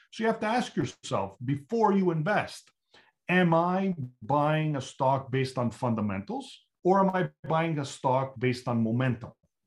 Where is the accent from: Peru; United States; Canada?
Canada; I mean, you're a Canadian, I'm a Canadian.